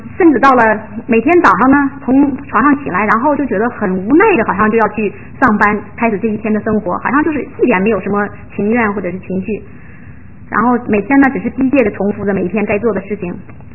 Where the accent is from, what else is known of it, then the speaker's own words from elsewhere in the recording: Gansu, China; now in United States; 我来自中国大陆，甘肃的一个小城，这个小城在丝绸之路之上。我是1993年11月到达美国的。